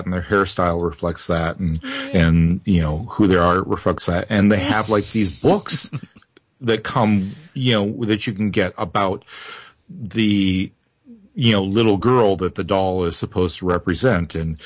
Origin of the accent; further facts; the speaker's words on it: New Orleans, Louisiana, United States; I'm Creole from New Orleans, right?